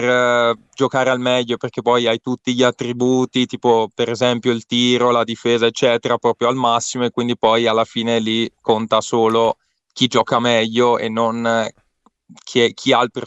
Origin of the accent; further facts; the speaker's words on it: Verona, Veneto, Italy; ma io sono di Verona, quindi non so se conoscete